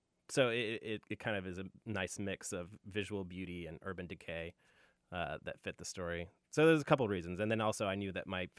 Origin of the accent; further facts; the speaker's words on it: Cyprus; I grew up overseas in Cyprus. My parents were both missionaries, actually, and my mom's from Reno.